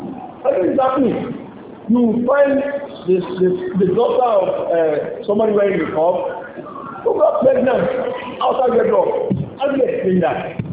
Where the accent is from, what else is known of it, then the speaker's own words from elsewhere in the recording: Lagos, Nigeria; That is the moment we grew up in Lagos here.